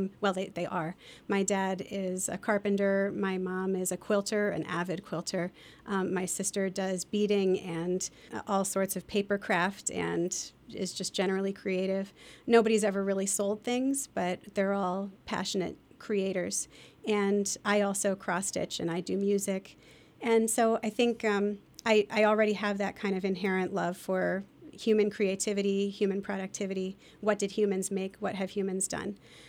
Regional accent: Bath, Pennsylvania, United States; Well, I'm Lehigh Valley born and raised. I grew up in Bath and went to Northampton High School.

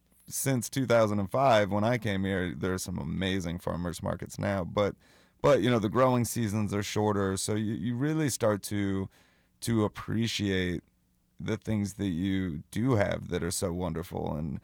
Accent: Washington, District of Columbia, United States; now in Missouri, United States; I grew up in Washington, D.C., and my whole family's from New York, so my parents weren't wilderness people either.

